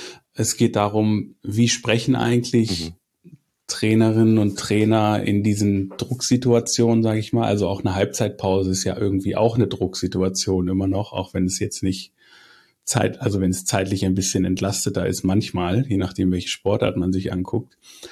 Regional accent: Hildesheim, Lower Saxony, Germany; Ich komme aus Hildesheim und ich arbeite auch in Hildesheim an der Universität.

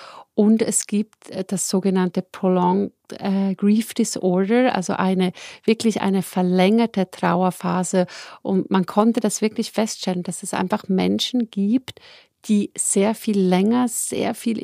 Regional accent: Switzerland; Bei uns in der Schweiz, ganz banal, sehe ich die Sprachhürde.

